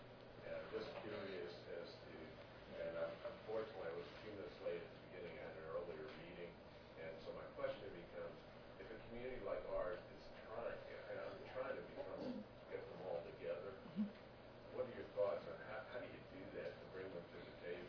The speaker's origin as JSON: {"language": "English", "region": "Florida", "country": "United States", "said": "I'm from Florida, and we have a situation locally"}